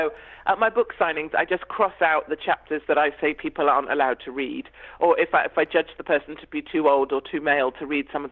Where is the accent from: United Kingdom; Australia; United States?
United Kingdom; I'm a Brit